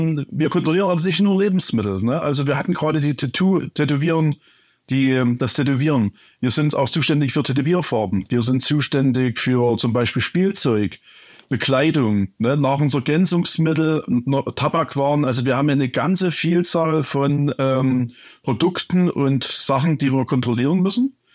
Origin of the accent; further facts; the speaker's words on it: Oberwiesenthal, Saxony, Germany; Ich komme aus dem Erzgebirgskreis und wohne und lebe seit 41 Jahren in Oberwiesenthal.